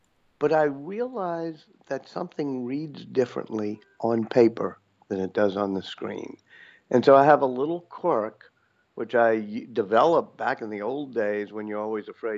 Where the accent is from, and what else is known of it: Louisiana, United States; born or raised there